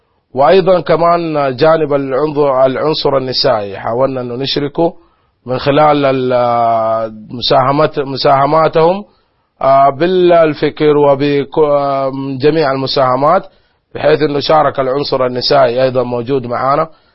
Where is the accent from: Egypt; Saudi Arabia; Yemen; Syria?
Saudi Arabia; Mecca, Makkah Province; انه نحن ابناء مكة المفروض نظهر باجمل صورة